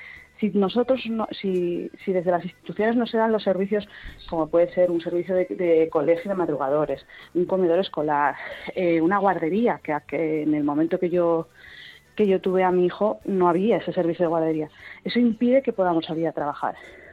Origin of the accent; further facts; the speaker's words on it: Zaragoza, Aragon, Spain; born there; Bueno, a ver, yo soy nacida en Zaragoza.